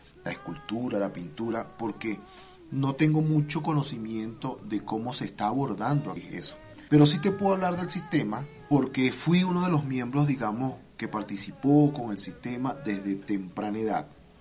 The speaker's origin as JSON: {"language": "Spanish", "country": "Venezuela", "lives_now": "Colombia", "said": "es realmente un sistema muy increíblemente grande en mi país. Mira, por darte referencia, yo les hablo de Barquisimeto, que es, Barquisimeto es la capital musical de Venezuela, así como llaman aquí a Ibagué."}